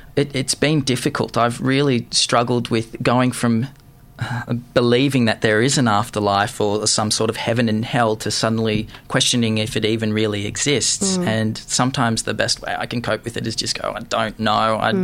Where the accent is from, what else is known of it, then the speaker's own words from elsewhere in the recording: Gold Coast, Queensland, Australia; I grew up on the Gold Coast, as I mentioned before